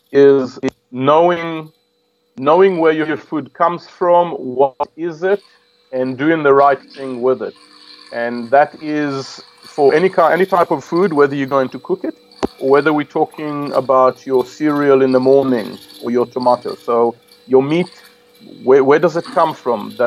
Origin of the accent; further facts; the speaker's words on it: Israel; But it started when I was 16, and I left my home. Growing up on a kibbutz, you leave your parents' home at 16 and you live on your